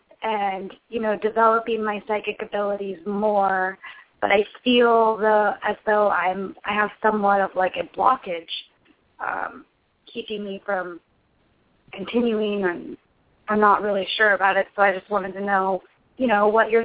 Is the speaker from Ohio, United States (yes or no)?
no; California, United States; I'm from Orange County, California.